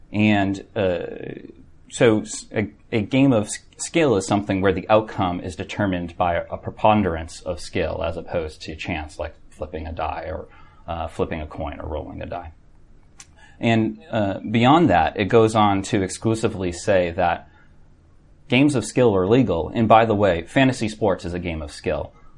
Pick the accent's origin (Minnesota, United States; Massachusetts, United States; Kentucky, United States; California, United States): Massachusetts, United States; Boston; So I was born and raised in Boston.